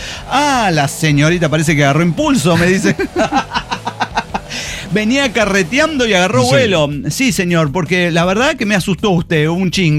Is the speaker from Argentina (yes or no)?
no; Mexico; Es porque soy mexicana, me regreso a mi país, no hay ningún problema